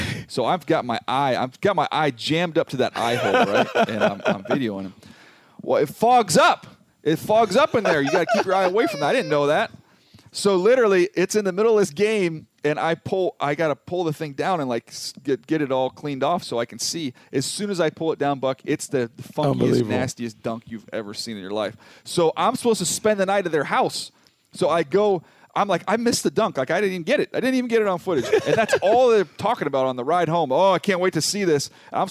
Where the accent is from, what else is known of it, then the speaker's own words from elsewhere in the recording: San Diego, California, United States; I'll go with two that I was around growing up in San Diego.